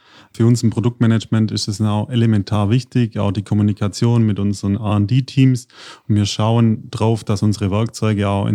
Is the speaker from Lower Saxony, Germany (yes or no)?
no; Baden-Württemberg, Germany; Ich bin Schwabe.